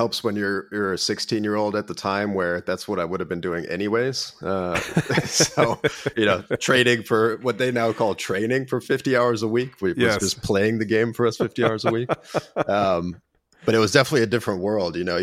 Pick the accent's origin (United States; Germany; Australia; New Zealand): Germany; also born or lived in Japan; So born in Japan, raised in Germa